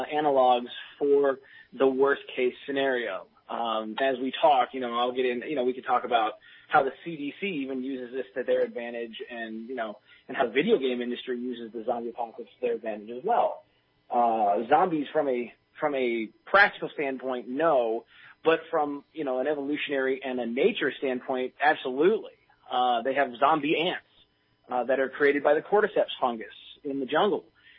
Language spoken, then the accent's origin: English; Montana, United States; I'm from Montana.